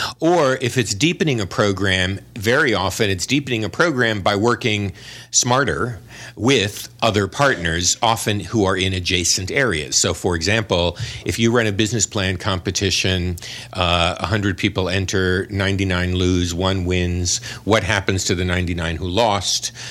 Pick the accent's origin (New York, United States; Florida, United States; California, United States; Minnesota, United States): California, United States; Los Angeles; And my last company, I'm from Los Angeles, my last company in Marina Del Rey was initially funded by angels